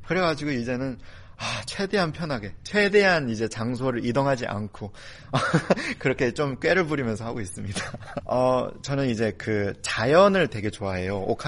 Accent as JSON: {"language": "Korean", "country": "North Korea", "said": "제가 탈북민이다 보니까"}